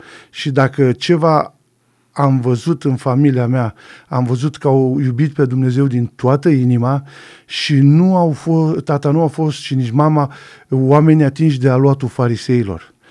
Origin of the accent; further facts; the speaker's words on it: Drobeta-Turnu Severin, Mehedinți County, Romania; sunt născut și crescut la Turnu Severin, iar după armată am rămas în București și aveam 19 ani